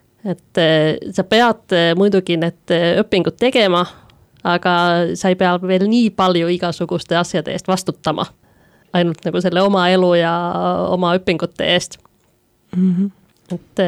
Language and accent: Estonian; Kouvola, Kymenlaakso, Finland; Estonian is a second language; now in Estonia; olen Soomest. Algselt olen päris Kagu-Soomest Kouvolast ja siis olen tegelikult elanud päris mitmes erinevas Soome linnas. Enne kui ma Eestisse tulin, aga Eestis olen olnud nüüd aastast 2017 ja hetkel elan Tartus